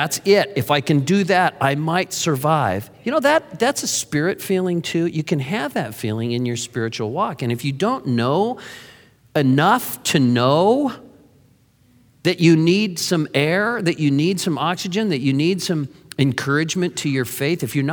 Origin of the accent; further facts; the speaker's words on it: Santa Cruz, California, United States; I was raised in Santa Cruz, California, and where we surfed and body surfed.